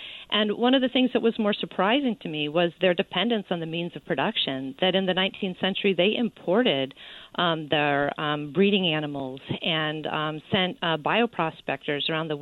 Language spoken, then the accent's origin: English; East Coast, United States; So I'm a sixth generation Midwesterner, but I grew up on the East Coast. And in fact, I went to college in Connecticut.